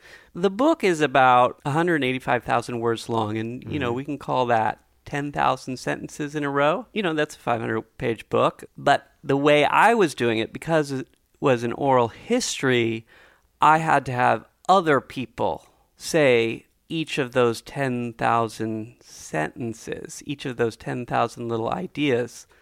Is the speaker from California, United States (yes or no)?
yes; California, United States; Number one, I grew up in Silicon Valley hearing these stories.